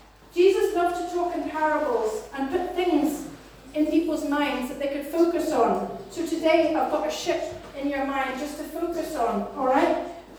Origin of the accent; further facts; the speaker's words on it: Belfast, Northern Ireland, United Kingdom; you might not know from my accent, but Belfast.